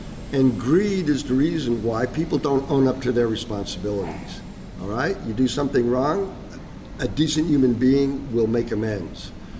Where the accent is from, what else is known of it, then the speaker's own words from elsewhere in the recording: United States; In fact, just the opposite. I've experienced a lot of interest in the fact that I'm American, what life is like in America